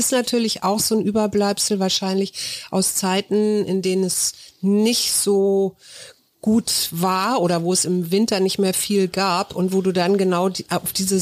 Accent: Hamburg, Germany; Bei uns in Hamburg

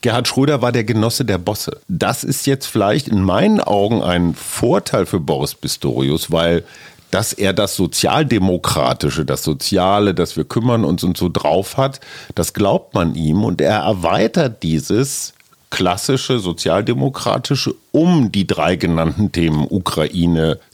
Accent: Münster, North Rhine-Westphalia, Germany; ich komme aus Münster, ist nicht weit weg

